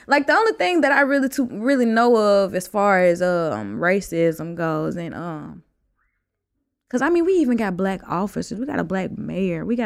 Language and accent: English; Forrest City, Arkansas, United States; also born or lived in South Central Los Angeles; I'm from Forest City, Arkansas. Forest City with two R's. Forest City, Arkansas.